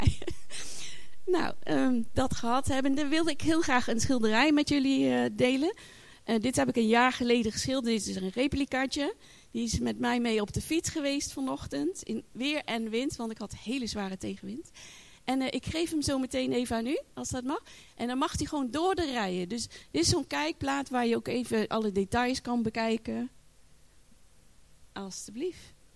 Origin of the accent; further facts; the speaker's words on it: Deventer, Overijssel, Netherlands; ik kom uit Deventer. Ik ben getrouwd met Giovanni